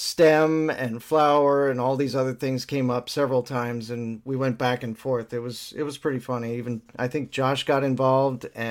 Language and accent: English; Argentina; from Argentina.